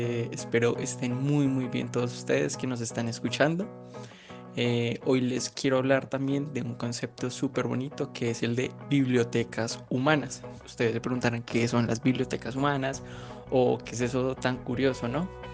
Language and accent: Spanish; Bogotá, Colombia; now in Medellín, Colombia; Como se pueden dar cuenta por mi acento, yo no soy de Antioquia, yo soy de la ciudad de Bogotá y vivo en Medellín hace 4 años.